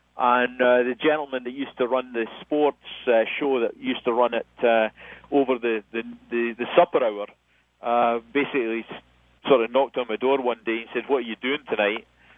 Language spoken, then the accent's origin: English; Dundee, Scotland, United Kingdom; now in Winnipeg, Canada; there was a number of people from actually quite close to where I grew up in Dundee that were playing for the team.